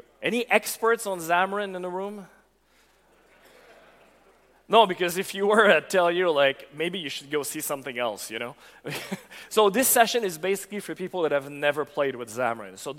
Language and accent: English; Canada; accent: French-Canadian; now in New Jersey, United States; I'm originally from Canada. So, for those of you that can pick up accents, my accent is actually a French-Canadian accent applied to English, but I now live in New Jersey.